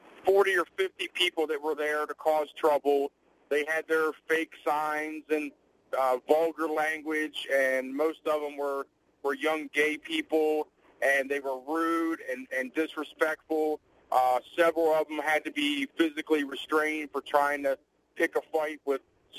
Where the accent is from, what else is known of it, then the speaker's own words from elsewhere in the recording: Virginia, United States; I'm from Virginia. We went up to Boston.